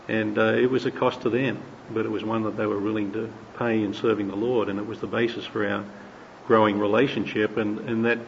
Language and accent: English; Sydney, New South Wales, Australia; now in United States; I'm from Sydney, Australia, and I've been here in the U.S. for about 2 years.